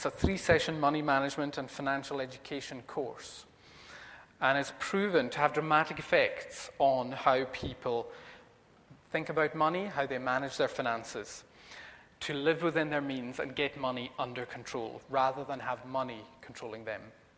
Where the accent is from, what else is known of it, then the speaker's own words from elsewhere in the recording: Stornoway, Scotland, United Kingdom; now in Inverkip, United Kingdom; If you're trying to place the accent, I live in Inverkip, but I'm originally from Stornoway in the Western Isles